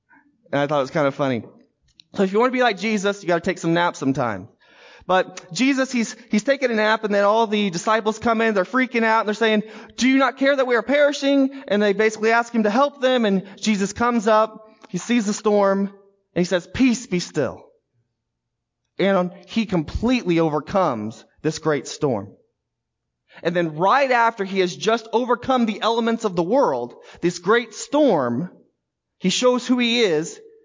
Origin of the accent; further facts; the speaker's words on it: Carterville, Illinois, United States; I'm from Carterville. But then there's also certain times where I've said I'm from Southern Illinois. Or I might even say I'm from Carbondale or from Southern Illinois University.